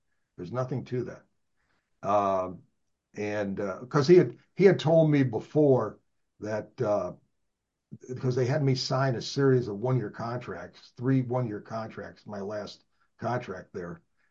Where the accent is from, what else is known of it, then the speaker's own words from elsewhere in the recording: St. Louis, Missouri, United States; but they just figured I'm from St. Louis, they can throw something out there and people would believe it.